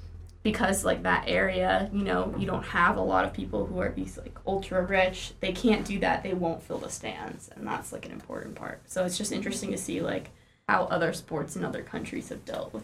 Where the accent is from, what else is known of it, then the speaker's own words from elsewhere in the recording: California, United States; I mean, I don't know if you guys have ever been to Oakland, but I'm from the Bay Area.